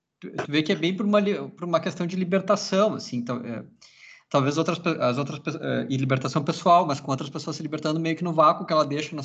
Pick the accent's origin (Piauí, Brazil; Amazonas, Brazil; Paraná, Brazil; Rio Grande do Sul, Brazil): Rio Grande do Sul, Brazil; provavelmente sendo gaúcho eu moraria lá com o pessoal da carne de gado e tal